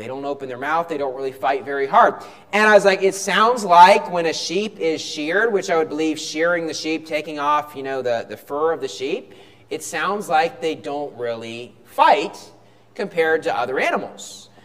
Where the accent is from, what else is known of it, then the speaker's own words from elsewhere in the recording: West Virginia, United States; And I can say that I grew up in West Virginia, but I did not really grow up in the country. I grew up near the country, but I grew up in the city.